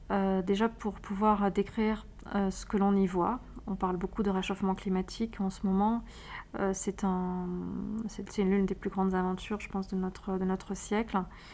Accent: France; parce qu'on est habitué au blanc chez nous en France, mais on est plutôt habitué à la verticalité.

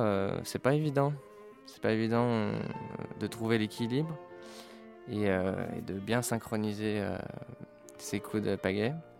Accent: Nevers, Bourgogne-Franche-Comté, France; Et puis d'abord, j'ai grandi à Nevers, cette petite moyenne bourgade bourguignonne.

